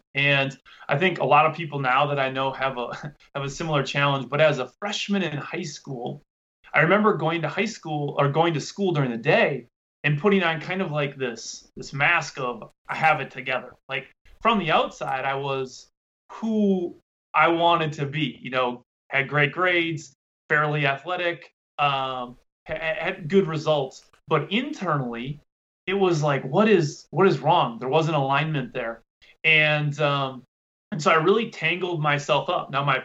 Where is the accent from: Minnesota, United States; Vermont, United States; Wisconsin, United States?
Wisconsin, United States; Freedom; I'm from Freedom, Wisconsin. I still live in right outside of Freedom in Wisconsin yet.